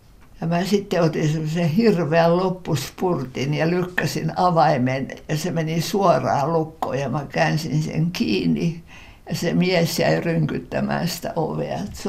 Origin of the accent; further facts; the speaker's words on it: Helsinki, Uusimaa, Finland; mäkin olen syntynyt Helsingissä ja syntyperäinen helsinkiläinen, niin kyllähän mä kotiin osasin. Mä asuttiin Eerikin kadulla silloin.